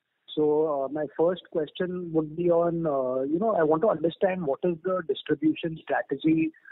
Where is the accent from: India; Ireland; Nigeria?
India; Maharashtra; English is a second language; So I'm from Maharashtra, for example.